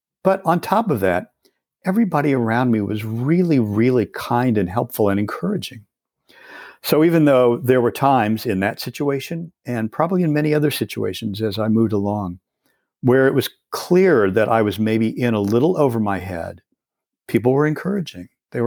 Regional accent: Kansas City, Missouri, United States; And then a few years later, they came to my hometown of Kansas City, and my parents, God bless them, took my brother and I to see

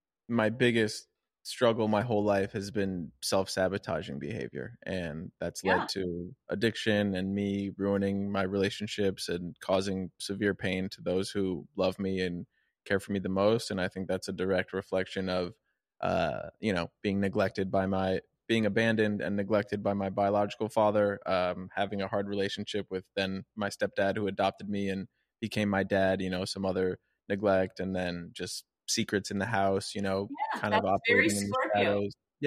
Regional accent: Aspen, Colorado, United States; born there; I was born in Aspen, Colorado.

